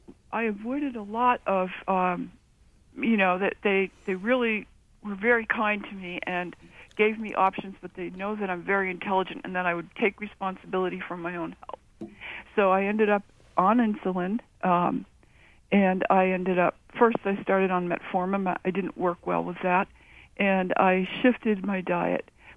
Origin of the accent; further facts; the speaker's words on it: Maine, United States; I'm 60 years old. I was brought up in Washington County.